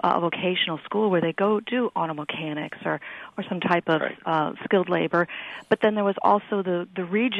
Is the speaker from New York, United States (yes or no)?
yes; New York, United States; I grew up in New York State in the 60s and 70s when I went to school, and there were programs like this.